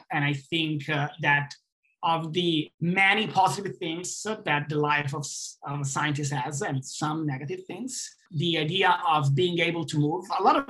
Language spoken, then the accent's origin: English; Italy; English is a second language; also born or lived in Switzerland; I'm European, I'm from Italy. So I have to say that working and living in Switzerland for me was very good